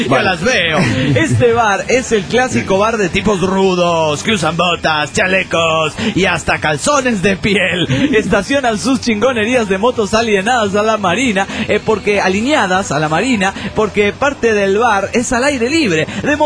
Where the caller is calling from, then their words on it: Los Cabos, Baja California Sur, Mexico; de Los Cabos, Baja California Sur.